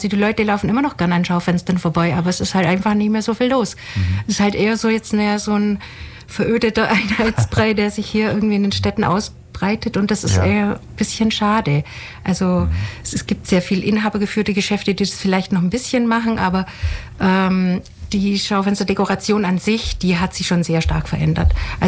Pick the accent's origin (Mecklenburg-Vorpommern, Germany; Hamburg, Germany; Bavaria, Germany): Bavaria, Germany; Herrenstetten; ich komme hier aus dem Landkreis Neu-Ulm, also bei Altenstadt, in einem schönen Dorf in Herrenstetten wohne ich.